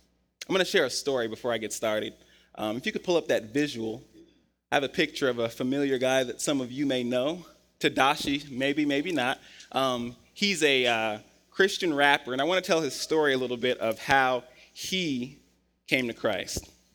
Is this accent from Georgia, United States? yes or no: no; Colorado, United States; now in Tallahassee, United States; I'm from Colorado, so I'm used to a lot of different types of weather, mostly cold, though.